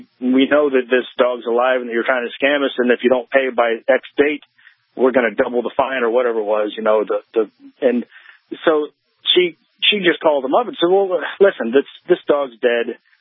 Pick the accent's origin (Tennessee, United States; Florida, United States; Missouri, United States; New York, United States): Florida, United States; I'm from Florida. My whole family's from Florida. They've been there for generations.